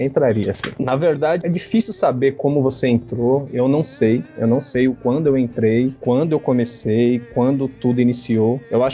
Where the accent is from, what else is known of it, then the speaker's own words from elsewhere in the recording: Guarulhos, São Paulo, Brazil; Eu sou do bairro dos Pimentas, em Guarulhos, em 94. Imagina a internet para chegar aqui, né?